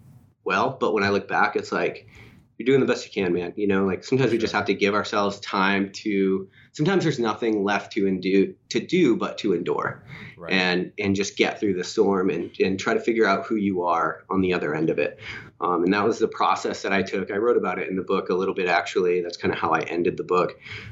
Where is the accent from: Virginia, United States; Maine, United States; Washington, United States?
Maine, United States; He was from Mass, I'm from Maine. So we would see each other's family on Christmas.